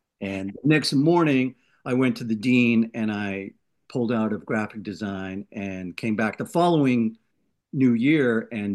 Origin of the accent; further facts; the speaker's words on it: North West England, United Kingdom; born there; Well, I was born in the UK. I was born south of Liverpool.